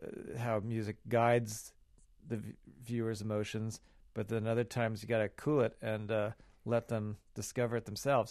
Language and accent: English; Denmark; Yes, I'm from Denmark, which is rather a tricky accent.